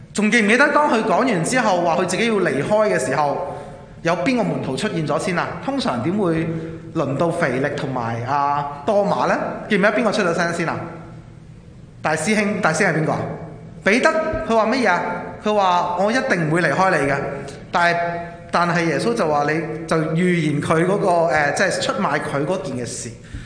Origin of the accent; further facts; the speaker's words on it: Guangdong, China; 因為可能就返我哋廣東人嘅水平啦，